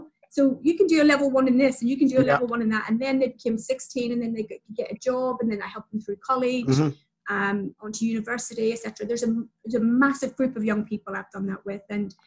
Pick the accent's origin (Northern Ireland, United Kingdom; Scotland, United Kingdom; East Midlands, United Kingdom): Northern Ireland, United Kingdom; Belfast; I thought it was normal the way that we were growing up in Belfast, with all the tensions there